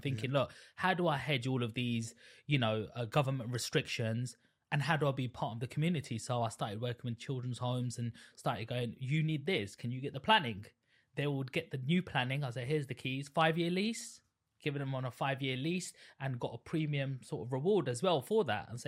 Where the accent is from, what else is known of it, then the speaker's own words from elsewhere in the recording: Stratford, London, United Kingdom; So I grew up in East London, Stratford, where you probably know where the Olympics happened, 2012 yeah.